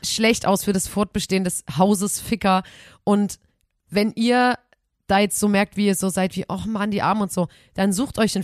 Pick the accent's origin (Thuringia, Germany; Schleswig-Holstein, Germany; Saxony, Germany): Saxony, Germany; In Lauter-Bernsbach, in Sachsen, im Erzgebirge, bei uns im Erzgebirge